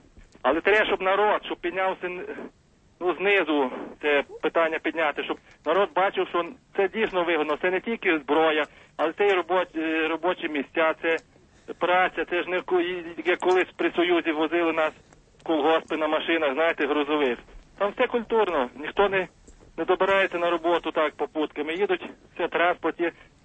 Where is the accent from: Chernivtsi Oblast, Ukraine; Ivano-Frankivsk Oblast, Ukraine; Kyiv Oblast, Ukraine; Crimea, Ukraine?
Chernivtsi Oblast, Ukraine; Vyzhnytsia; Ні, я з Вижниці.